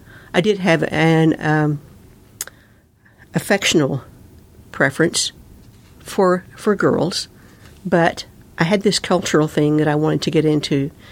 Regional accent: the South, United States; Anyway, I was raised in the South, and I was raised by a single mother, and actual single foster mother

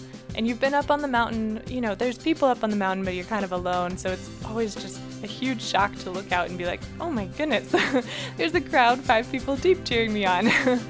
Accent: Seward, Alaska, United States; I'm from Seward. I grew up most of my life there.

